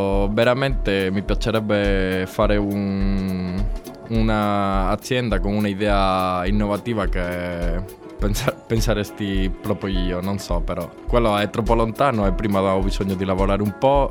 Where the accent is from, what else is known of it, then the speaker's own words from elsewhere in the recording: Córdoba, Andalusia, Spain; Italian is a second language; moved away as an adult; now in Cagliari, Italy; Vengo dalla Spagna, della città del sud, si chiama Cordova.